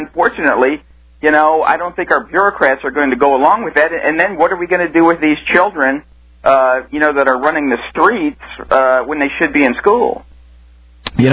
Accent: Florida, United States; I was born and raised down there in South Florida myself.

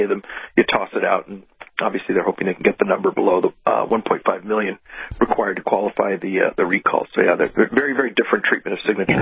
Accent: California, United States; When I grew up in Southern California, born in 1963, so I grew up in the 60s, 70s, early 80s, before I went to Georgetown for college.

